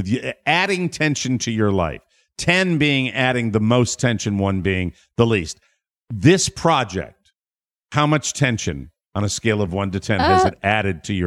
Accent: Glastonbury, Connecticut, United States; in my hometown, the Glastonbury Ferry that ran across the Connecticut River from Glastonbury to Rocky Hill is the oldest ferry in America.

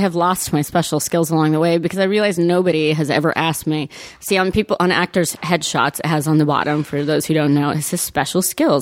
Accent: Italy; moved away; also born or lived in Florence, Italy / Oregon, United States; I grew up in Italy. I was born in Florence.

